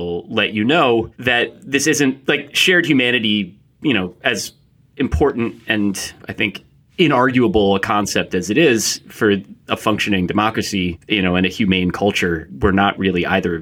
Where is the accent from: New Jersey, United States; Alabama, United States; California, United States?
New Jersey, United States; Ridgewood; I'm from Ridgewood, New Jersey.